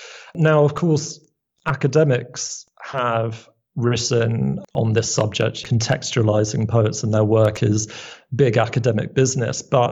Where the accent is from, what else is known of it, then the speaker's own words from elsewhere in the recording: London, United Kingdom; Yeah, I grew up in London. My dad is from Belfast. And my mom is a Scot. We don't have any Welsh ancestry in the family